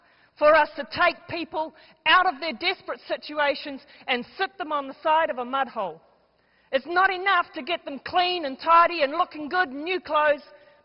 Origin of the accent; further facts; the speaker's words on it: New Zealand; Well, she told you, okay, I'm a Kiwi and I'm proud of it. And I don't have an accent.